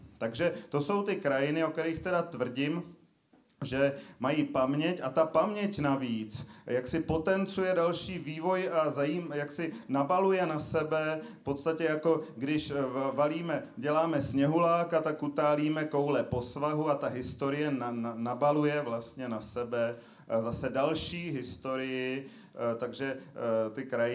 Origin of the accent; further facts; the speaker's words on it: Prague, Czechia; já bydlím dlouhodobě od malička v Praze